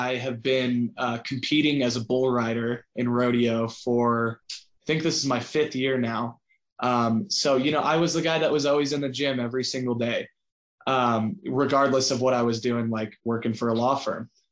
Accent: Alamosa, Colorado, United States; Made the trip to Alamosa, Colorado, kind of my hometown college, played basketball there for a year

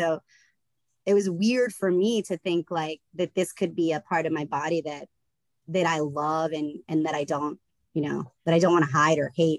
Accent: the South, United States; I don't know if it's because of the way I was raised or because I grew up in the South

